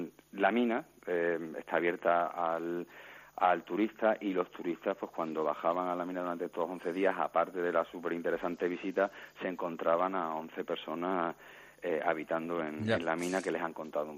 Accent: Almadén, Castilla-La Mancha, Spain; yo soy también de Almadén, de la zona.

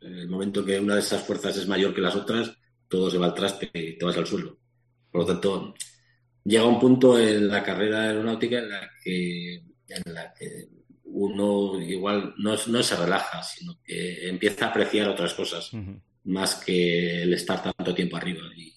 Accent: Vitoria, Basque Country, Spain; Yo en aquella época estaba en Vitoria todavía, yo soy de Vitoria.

